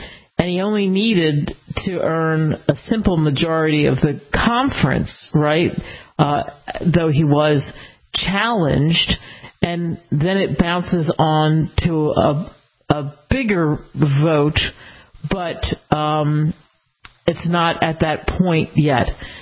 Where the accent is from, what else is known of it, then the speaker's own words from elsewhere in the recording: Northeast, United States; I grew up in the Northeast and we got plenty of snow.